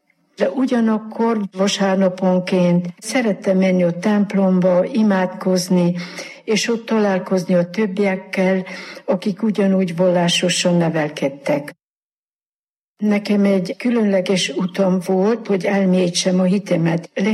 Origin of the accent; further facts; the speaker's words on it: Magyarpolány, Veszprém County, Hungary; born there; magyar Pulányba születtem 1938-ban. Hatan vagyunk testvérek, az öt testvérem még él, és évente találkozom velük.